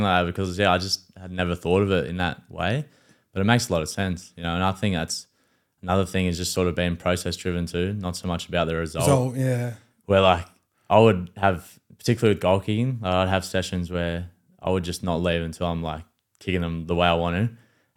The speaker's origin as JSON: {"language": "English", "country": "New Zealand", "tie": "born or raised there", "said": "this guy to me was obviously growing up in New Zealand as well."}